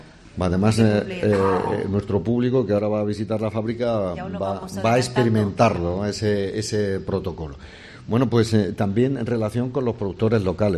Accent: Bailén, Andalusia, Spain; yo que soy de Bailén

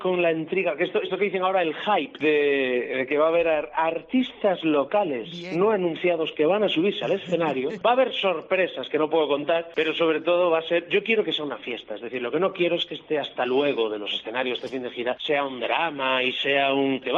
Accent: Galicia, Spain; now in Cantabria, Spain; Soy un gallego cántabro ya

